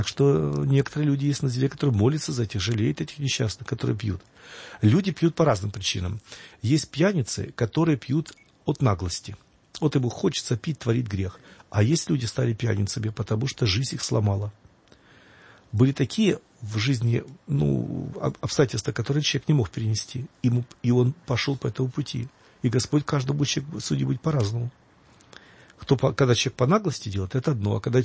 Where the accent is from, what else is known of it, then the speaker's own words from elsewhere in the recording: Kyiv, Ukraine; я сам киевлянин, родился в Киеве.